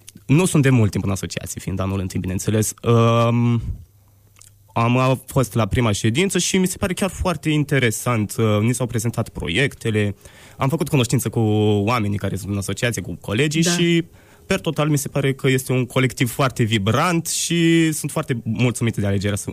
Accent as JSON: {"language": "Romanian", "town": "Stănița", "region": "Neamț County", "country": "Romania", "said": "Vin din zona Românului, mai precis din satul Stănița"}